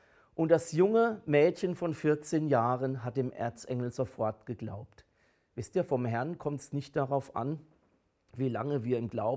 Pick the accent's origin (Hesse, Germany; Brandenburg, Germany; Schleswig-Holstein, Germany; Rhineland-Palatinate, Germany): Rhineland-Palatinate, Germany; Pfalz ist ja meine Heimat, ich kenne da die Burgen